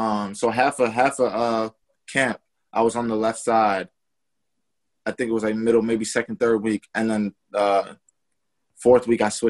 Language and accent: English; Massachusetts, United States; Yeah, I'm from Massachusetts, so my favorite team was the Patriots.